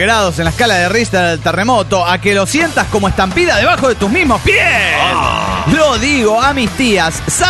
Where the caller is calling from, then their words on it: Phoenix, Arizona, United States; de Phoenix, Arizona.